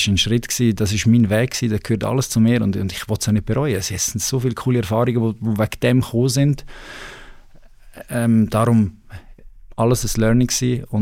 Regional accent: Switzerland; ich bin Schweizer, in der Schweiz aufgewachsen

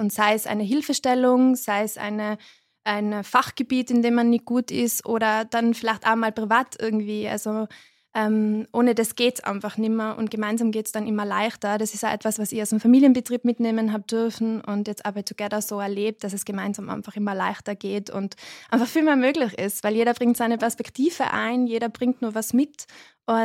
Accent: Innsbruck, Tyrol, Austria; ich bin 29, ich komme aus Innsbruck und wohne auch immer noch in Innsbruck. Ich komme ursprünglich aus einem Familienbetrieb, wir haben Konditoreien und Eisdielen im Raum Innsbruck

